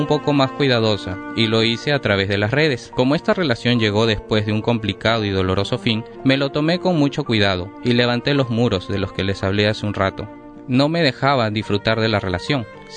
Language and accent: Spanish; Peru; soy peruano y soy gay